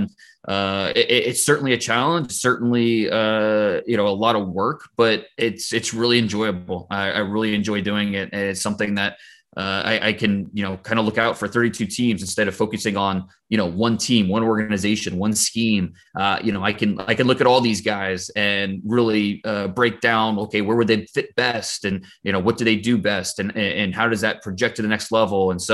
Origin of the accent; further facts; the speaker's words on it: Ohio, United States; Well, growing up in Northeast Ohio, when the Browns came back in 1999, something clicked for me